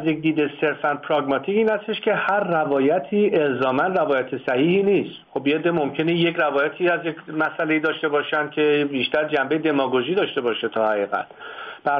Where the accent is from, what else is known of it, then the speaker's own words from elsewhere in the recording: Iran; من یک ایرانی هستم و یک وظیفه اخلاقی و وجدانی و دینی نسبت به وطنم دارم